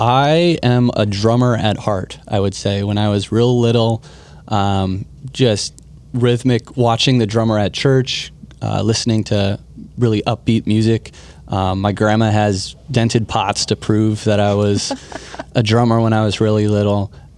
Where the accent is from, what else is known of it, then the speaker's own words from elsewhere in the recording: Ham Lake, Minnesota, United States; also born or lived in Lino Lakes; Yeah, I was born here just north of the cities in Lionel Lakes, Minnesota. We moved to Ham Lake a couple years ago. And I grew up very involved in the parish of St. Paul's, Church of St. Paul's in Ham Lake.